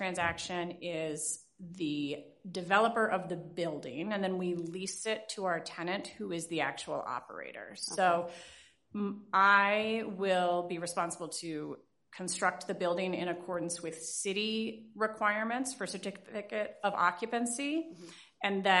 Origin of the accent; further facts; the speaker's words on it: Minneapolis, Minnesota, United States; with Capital Real Estate. I'm from Minneapolis, Minnesota.